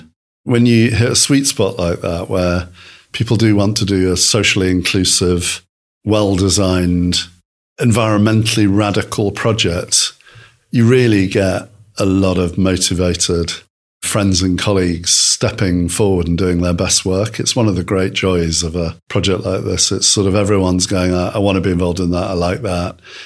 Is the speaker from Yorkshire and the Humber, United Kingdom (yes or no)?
no; Lewes, South East England, United Kingdom; I'm in Lewes, which is actually my hometown